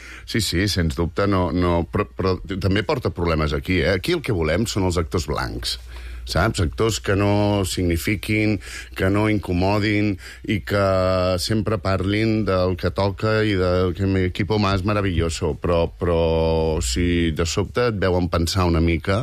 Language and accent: Catalan; Catalonia, Spain; com a català, sí.